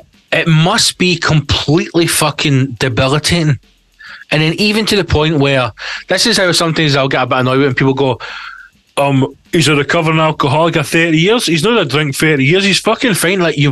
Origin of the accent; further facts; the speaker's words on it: Scotland, United Kingdom; Especially being Scottish, man.